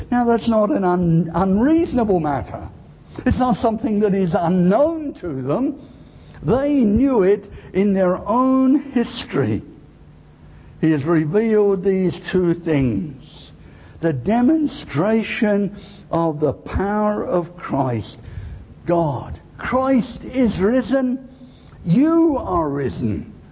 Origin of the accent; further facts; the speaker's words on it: United Kingdom; Of course, we're British, aren't we? So we mustn't do that sort of thing.